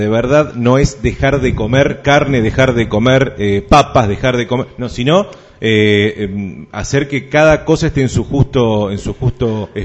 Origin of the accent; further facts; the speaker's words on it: Argentina; ¿Somos los argentinos los que uno de los países que más carnes consume?